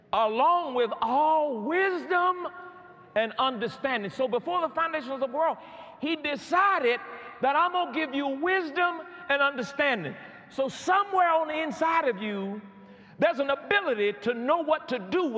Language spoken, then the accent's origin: English; College Park, United States; Like I tell people sometimes, I'm from College Park.